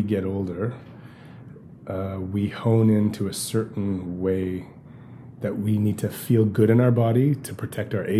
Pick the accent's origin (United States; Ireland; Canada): Canada; Western Canada; now in Montreal, Canada; We've met before, obviously. So I'm from Western Canada originally, but I've been in Montreal since 1996.